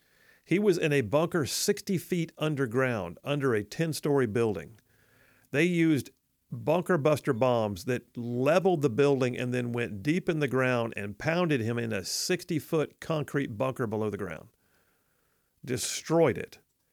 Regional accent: United States; I also say that as an American

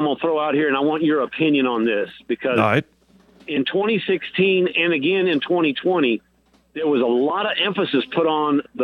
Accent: Texas, United States; moved away; I'm an old Texas guy, born and bred in Texas, but I moved here in 2000, so I'm almost a native born or a native here now, I guess, for after 21 years.

